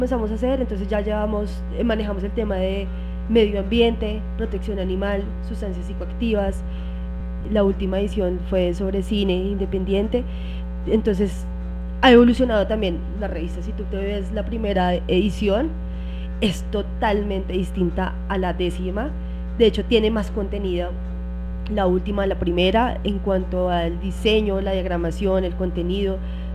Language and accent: Spanish; Bogotá, Colombia; excepto yo, soy de Ingativá, entonces soy como la infiltrada ya en la localidad